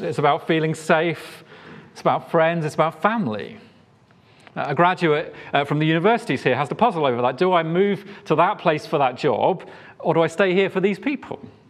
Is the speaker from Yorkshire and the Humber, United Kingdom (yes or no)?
yes; Yorkshire and the Humber, United Kingdom; also born or lived in South of England; I'm a Yorkshireman, not that you can tell from my accent. I lived down south for most of my life before coming back up to this area.